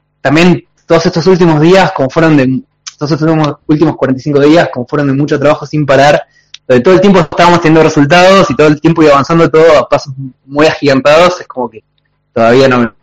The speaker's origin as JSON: {"language": "Spanish", "region": "Buenos Aires", "country": "Argentina", "said": "Sí, soy de Buenos Aires."}